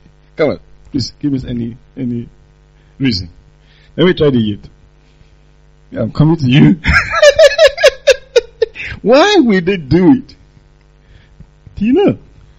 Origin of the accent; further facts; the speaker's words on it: Nigeria; Like, for example, I come from Nigeria originally.